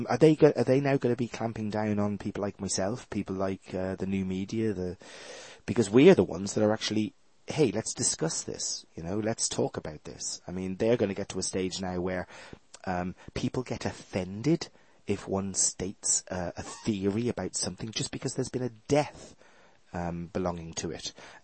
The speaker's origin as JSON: {"language": "English", "country": "Ireland", "lives_now": "England, United Kingdom", "said": "Well, I'm laughing because I'm Irish. I mean, I've been labeled a terrorist pretty much all my life living in England."}